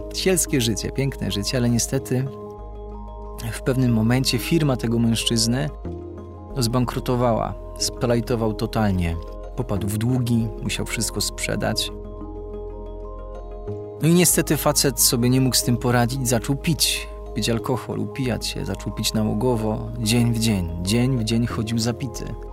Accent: southern Poland, Poland; Ja pochodzę z południa Polski, z krainy latających siekier.

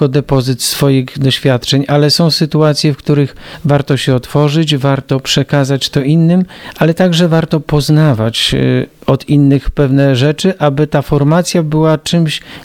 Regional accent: Gdańsk, Pomeranian Voivodeship, Poland; Wychowałem się w parafii Najświętszego Serca Jezusowego w Gdańsku, w Brzeszczu.

